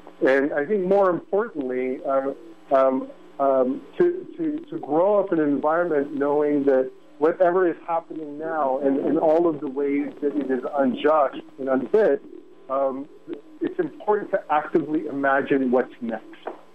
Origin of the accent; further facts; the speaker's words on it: Manila, Metro Manila, Philippines; I was born in Manila in 1968, spent the first 8 years of my life in martial law in a family that was very left and very active and very anti-dictatorship.